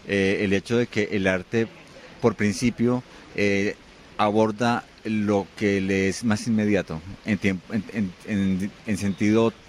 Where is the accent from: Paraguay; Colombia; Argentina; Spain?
Colombia; como algunos del equipo curatorial, como colombianos, otro tipo de imaginarios culturales diferentes sobre Medellín